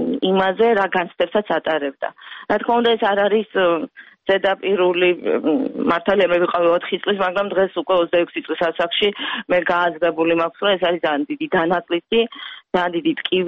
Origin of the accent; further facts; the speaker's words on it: Gagra, Abkhazia, Georgia; born there; ხშირად როცა მეკითხებიან საიდან ვარ, თქვა ევროპაში, აღნიშნავ, რომ დავიბადე გაგრაში, აფხაზეთში.